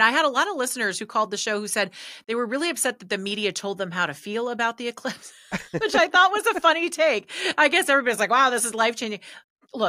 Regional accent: California, United States; in this country that I love, the country I've grown up in, the state that I grew up in California

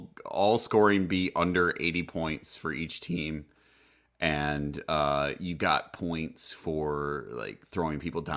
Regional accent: Detroit, Michigan, United States; Growing up in Metro Detroit and being a Detroit sports fan in general

